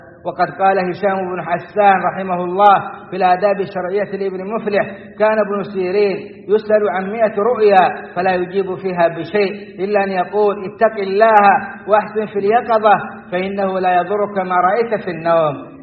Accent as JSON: {"language": "Arabic", "country": "Saudi Arabia"}